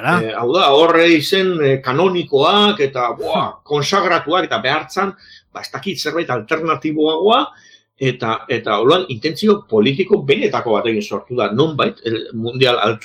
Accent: Basque Country, Spain; Ba, bai, baina eske euskalduna gara, eta zurekizu nolako garen

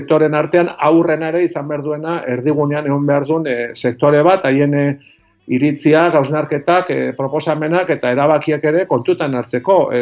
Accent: Lasarte, Basque Country, Spain; ni jaio nintzen Lasarte hori hartan, ez, Michelin bueno, etxe guztien gehienen ogibidea zan hartan, Eskola Nazionaletan ikasi nun, beraz, gazteleraz, eta Fuolian eta lagun arten eta ere gazteleraz

